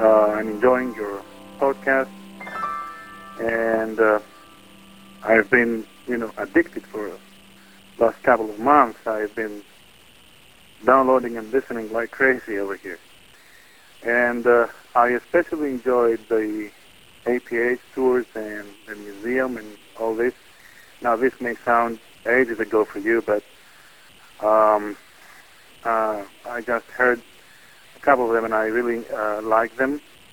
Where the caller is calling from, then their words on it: Piraeus, Attica, Greece; English is a second language; I am calling you from the other side of the world, really. I am calling you from Greece, in Athens, actually next to Athens. I am in Piraeus.